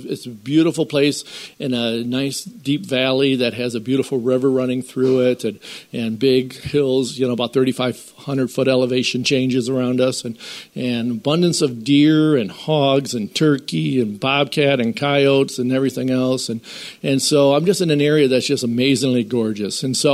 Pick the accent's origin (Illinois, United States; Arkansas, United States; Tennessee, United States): Illinois, United States; Well, I was raised in a small town northwest of Chicago. And it just so happens they were from the very same town. They moved to that town after I'd already moved out, you know.